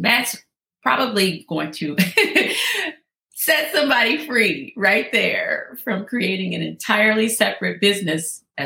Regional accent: Ohio, United States; I mentioned you earlier this week to a friend of mine, and that we're both from the Northeast Ohio area.

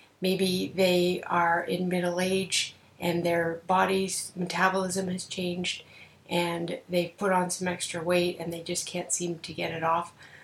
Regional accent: Canada; I'm a Canadian psychotherapist

